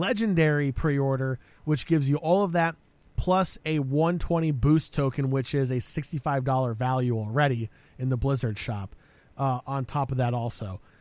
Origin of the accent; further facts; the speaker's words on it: South Korea; I grew up in Korea, so it's kind of ingrained in me